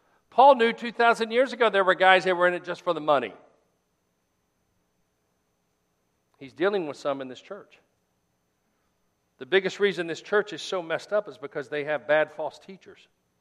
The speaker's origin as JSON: {"language": "English", "region": "Midwest", "country": "United States", "tie": "born or raised there", "said": "I do, because I grew up in the Midwest."}